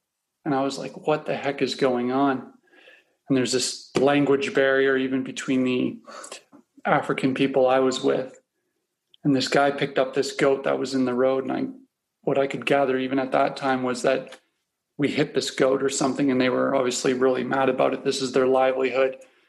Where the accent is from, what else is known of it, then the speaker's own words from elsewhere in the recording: Canada; moved away as an adult; I grew up in Canada, lived all over Canada.